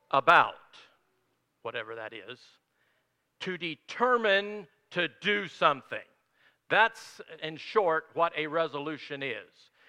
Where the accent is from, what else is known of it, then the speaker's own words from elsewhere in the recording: Tennessee, United States; I remember growing up in Tennessee, we used to get the weekly newspaper